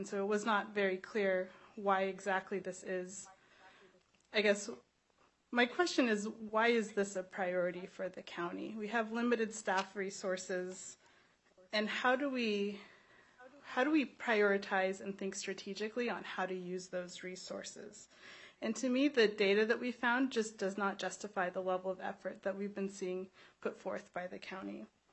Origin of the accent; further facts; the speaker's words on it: Bremerton, Washington, United States; I'm from Bremerton